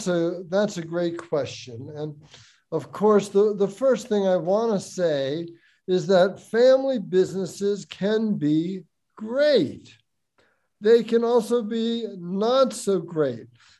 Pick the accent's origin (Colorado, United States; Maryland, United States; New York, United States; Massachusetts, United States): Massachusetts, United States; Boston; Well, I'm from Boston, and I originally went to Cornell University's School of Hotel Administration.